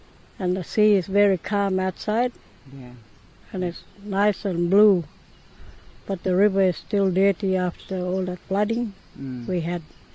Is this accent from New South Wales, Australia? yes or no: no; Wujal Wujal, Queensland, Australia; I come from Wudjawudjal community. My country is sea country, Jajigal country, and also Kugunyungal country in Shipton Flat.